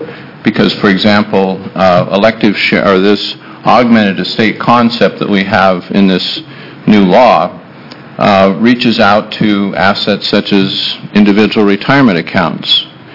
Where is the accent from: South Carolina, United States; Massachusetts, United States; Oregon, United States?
Oregon, United States; Portland; I'm an attorney from Portland, Oregon